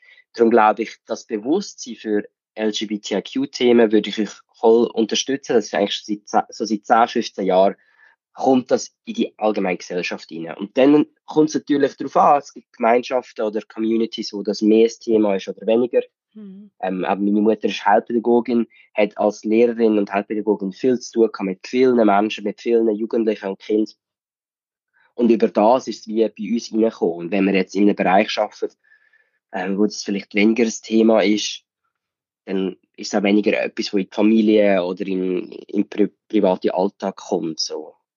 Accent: Zug, Switzerland; Ich glaube aber in meinem Umfeld, dort wo ich aufgewachsen bin, in so einem kleinen Dörfli im Kanton Zug

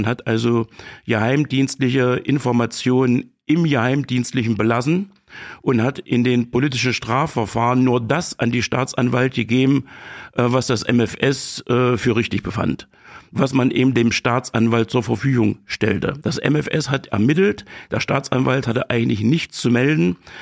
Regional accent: Eisleben, Saxony-Anhalt, Germany; Ich komme aus Lutherstadt-Eisleben, gebürtig im Mansfelder Land in Sachsen-Anhalt.

